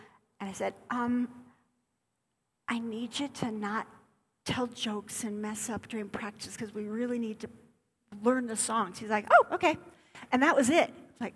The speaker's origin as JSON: {"language": "English", "region": "Minnesota", "country": "United States", "tie": "born or raised there", "said": "I'm Scandinavian, and I grew up in Minnesota, and there's a saying, it's called Minnesota nice."}